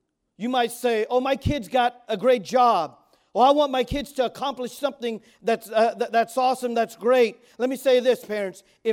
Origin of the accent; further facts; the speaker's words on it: United States; And I love that I'm an American. I love being in this country. My culture's Khmer. But I'm an American. I love being an American. I love this country.